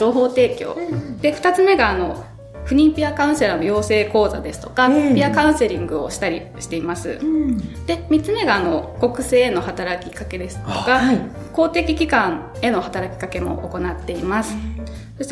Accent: Hiroshima, Japan; 私広島県なんですけれども、その広島で受けられる場所がないなということで

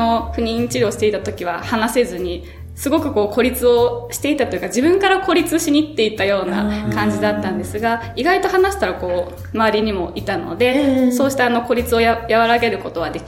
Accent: Hiroshima, Japan; 私広島県なんですけれども、その広島で受けられる場所がないなということで

